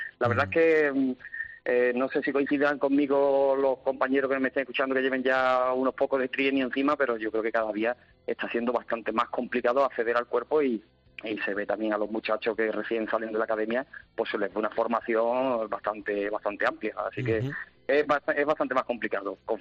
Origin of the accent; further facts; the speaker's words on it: Carmona, Andalusia, Spain; Pues yo creo que porque nací y me crié a 300 metros del cuartel. Yo soy de Carmona, en Sevilla.